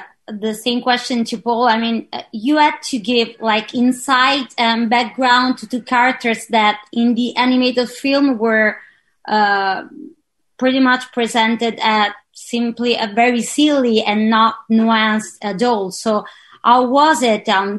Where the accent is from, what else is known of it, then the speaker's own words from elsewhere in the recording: Italy; from Italy.